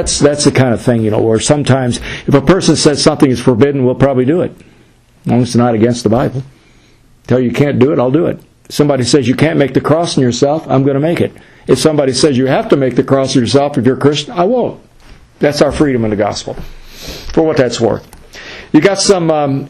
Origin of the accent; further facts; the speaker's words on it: Indiana, United States; I grew up in South Indiana. It was very strict down there.